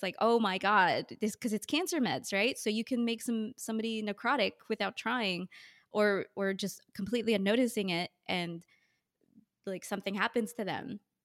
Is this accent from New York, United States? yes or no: yes; New York, United States; So I'm from New York. So all the hospitals I ever talk about are in New York.